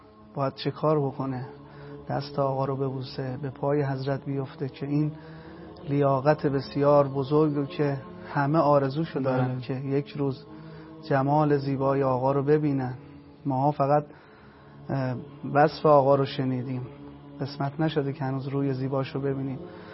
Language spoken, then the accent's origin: Persian; Qom, Iran; ساکن شهر قم و افتخار میکنیم که بچه قم هستیم